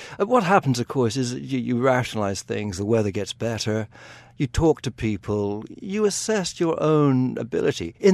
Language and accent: English; Munster, Ireland; I was brought up in Southwest Ireland, and a very privileged background because we had books, we had horses.